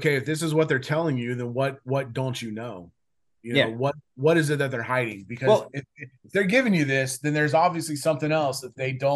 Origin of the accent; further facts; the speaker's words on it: United States; I'm American.